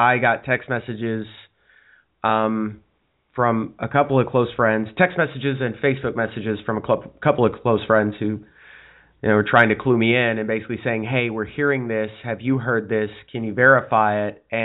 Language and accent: English; Lubbock, Texas, United States; born there; I was born in Lubbock, but I was so little, I don't remember it.